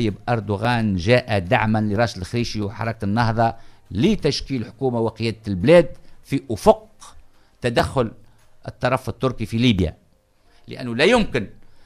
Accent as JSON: {"language": "Arabic", "country": "Tunisia", "said": "علاش احنا في تونس"}